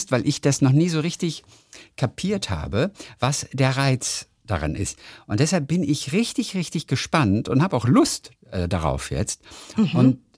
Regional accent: Lübeck, Schleswig-Holstein, Germany; und ich komme aus Lübeck

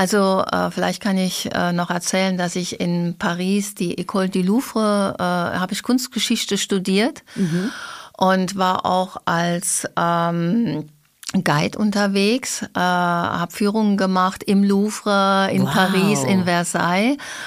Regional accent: Kleinblittersdorf, Saarland, Germany; Ich komme ja aus Kleinbittersdorf.

